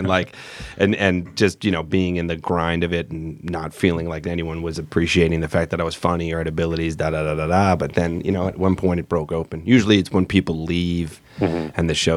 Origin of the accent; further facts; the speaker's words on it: New York, United States; I got a job at The Daily Show because I'm from New York, figuring, oh, cool, I'll get to do this